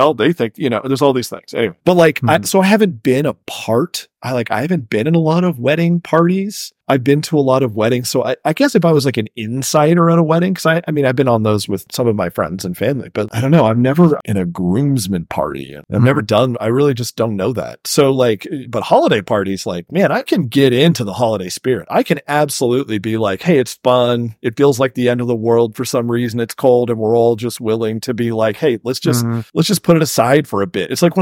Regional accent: United States; And I'll tell you, I'm an American.

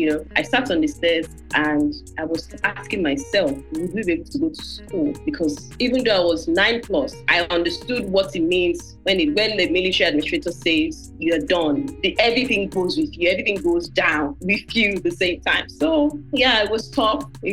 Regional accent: Nigeria; because I'm Nigerian

